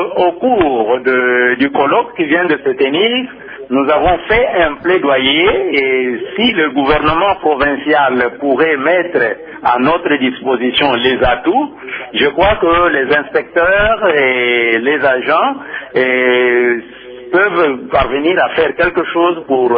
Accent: Kasaï-Oriental, DR Congo; Mais chez nous, au Kasaï oriental

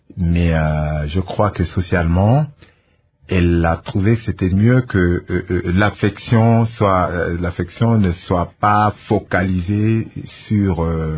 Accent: Kolwezi, Lualaba, DR Congo; also born or lived in Likasi; Donc, je suis né à Likasi, mais j'ai grandi une bonne partie de mon enfance, je l'ai passé à Kolwezi.

